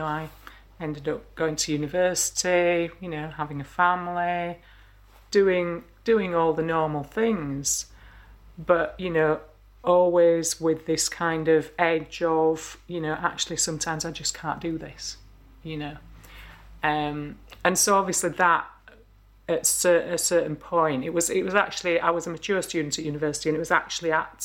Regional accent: Heckmondwike, Yorkshire and the Humber, United Kingdom; I'm from Heckmondwike, so over the hill, if you like. Sort of grew up around Kirklees area and lived there most of my life, been away and come back and so on. But always been around this area

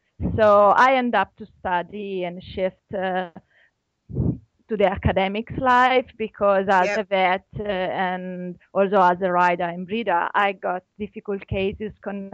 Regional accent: Italy; English is a second language; now in Australia; I'm from Italy

